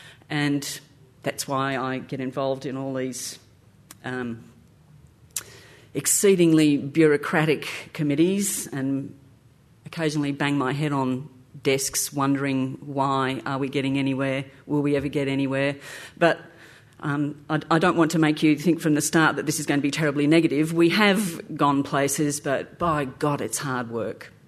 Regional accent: Queensland, Australia; I'm from the Darling Downs.

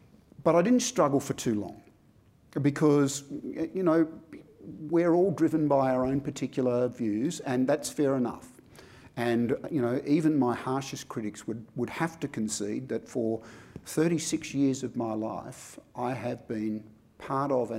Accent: Australia; as the Australian of the Year on the eve of Australia Day.

